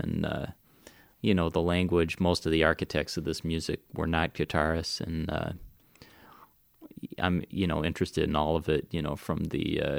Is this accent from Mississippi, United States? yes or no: no; Brooklyn, New York, United States; born there; Well, I was born in Brooklyn, and actually my parents had met in college at University of Michigan in Ann Arbor. And so I was born in 1977, and Brooklyn was rough at that time.